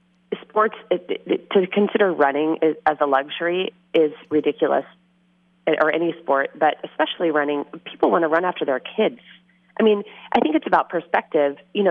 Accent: Seattle, Washington, United States; now in Boston, United States; You know, I am not originally from Boston. I'm from Seattle, so I didn't grow up with the marathon

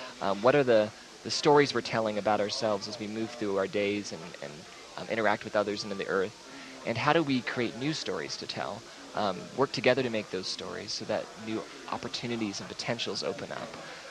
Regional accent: Colorado, United States; also born or lived in Texas; growing up in Colorado and Texas, growing up as a queer country boy in Colorado and Texas

